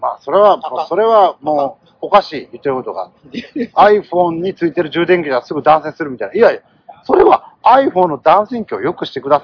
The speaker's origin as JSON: {"language": "Japanese", "region": "Osaka", "country": "Japan", "tie": "born there", "said": "僕は、南大阪の生まれなので。"}